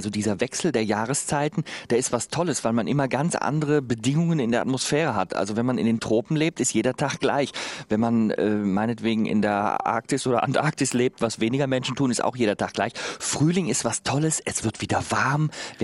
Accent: North Rhine-Westphalia, Germany; ich bin in Nordrhein-Westfalen aufgewachsen und hatte einen Balkon nach Westen

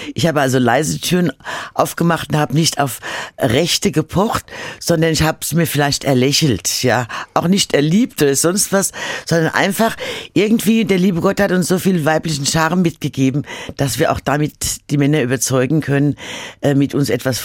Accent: Mainz, Rhineland-Palatinate, Germany; Bei uns in Mainz war auch das vom Musikalischen halt nicht so bekannt und hochgegriffen wie in Köln.

